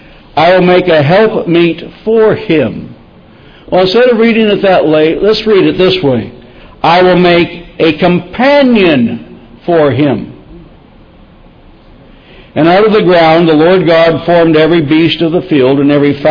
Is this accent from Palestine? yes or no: no; Wyoming, United States; Now, I'm from Wyoming, and they have some rather rude ways of explaining about picking a mate in Wyoming.